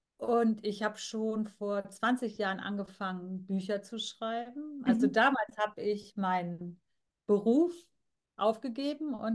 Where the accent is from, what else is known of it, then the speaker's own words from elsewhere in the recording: Germany; Mein Vater, der stammte aus Indien und meine Mutter ist Deutsche. Und ich bin hier in Deutschland geboren, aufgewachsen und war nur ab und zu mal in Indien zu Besuch.